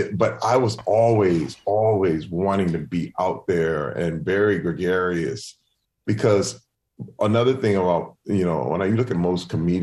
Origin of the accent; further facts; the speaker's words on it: Flint, Michigan, United States; growing up in Flint and having art talent, it was looked at as being white